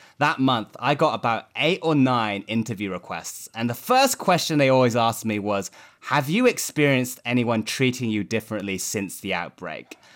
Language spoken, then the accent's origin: English; United Kingdom; born there; I'm British-born Chinese, probably one of the top five Chinese comedians working in the UK.